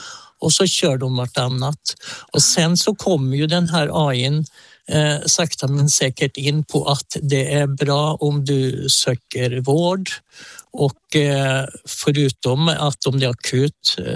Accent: Norway; now in Falköping, Sweden; jag är egentligen inte från Falköping, utan jag är ju norrman, så jag kommer ifrån Norge då.

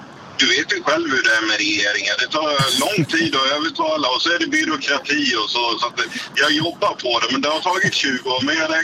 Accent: Småland, Sweden; also born or lived in Norway; Alltså problemet är att jag pratar svosk. Jag är ju smålänning egentligen, så jag kan inte säga R.

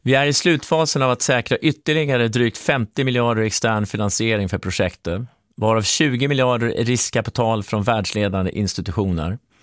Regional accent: Borlänge, Dalarna County, Sweden; i min hemstad Borlänge.

